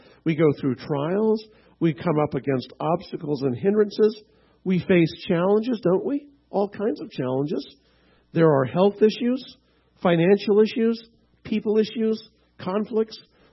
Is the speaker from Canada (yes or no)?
yes; Canada; I'm Canadian and we're big rivals.